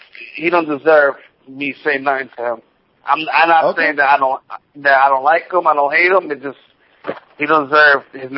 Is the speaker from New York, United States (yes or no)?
yes; New York, United States; I was very frustrated in TNA because I'm from New York, and that's the one thing about New Yorkers, that we go out there and we know that we can do something huge and make good money for the business.